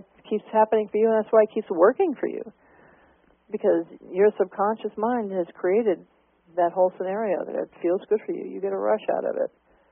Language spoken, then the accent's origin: English; New Orleans, Louisiana, United States; Hey, I'm from New Orleans, honey.